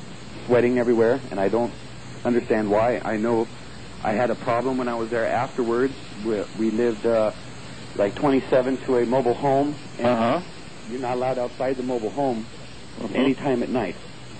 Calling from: Redding, California, United States

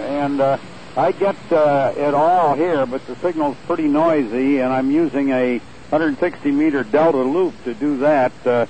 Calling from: Payette, Idaho, United States; I'm calling from Payette, Idaho.

